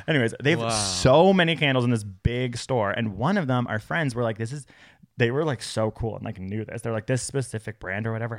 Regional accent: Canada; Yeah, we're from Canada. We only know maple syrup.

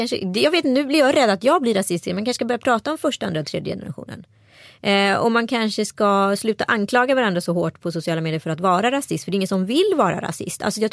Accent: Strömstad, Västra Götaland County, Sweden; Alltså, jag har vuxit upp i Strömstad kommun

